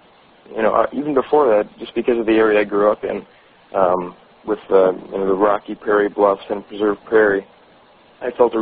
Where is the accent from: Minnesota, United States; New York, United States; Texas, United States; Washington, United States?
Minnesota, United States; Luverne; the prairies of the state park just north of my hometown of Laverne, Minnesota is really nice.